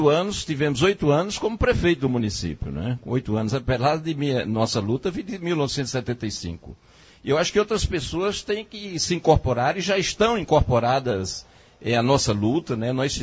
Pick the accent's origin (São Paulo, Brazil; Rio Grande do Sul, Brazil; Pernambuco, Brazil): Pernambuco, Brazil; Carnaíba; O meu grande sonho era ser prefeito da minha terra. Fui prefeito por dois mandatos, sendo reeleito com 81% dos votos válidos na minha reeleição, tá certo? Isso nunca tinha ocorrido na história política de Carnaíba.